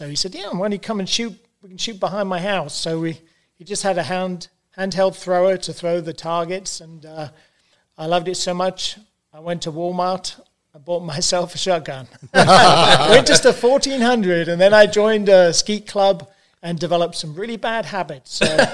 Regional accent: United Kingdom; moved away as an adult; now in United States; I'm British, so I'd never picked up a shotgun until I came to this country and started working here.

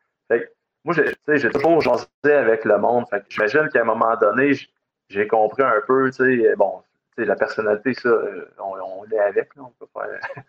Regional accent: Elliott Lake, Ontario, Canada; ben moi, je suis né dans le nord, donc, ben, je suis né à Elliott Lake, en Ontario, mon père, c'était un mineur.

